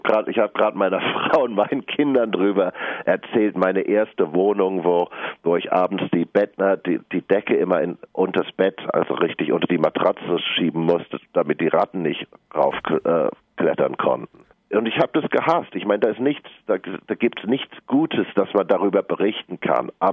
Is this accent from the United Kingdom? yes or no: yes; England, United Kingdom; accent: English; German is a second language; Ich spreche Deutsch mit einem englischen Akzent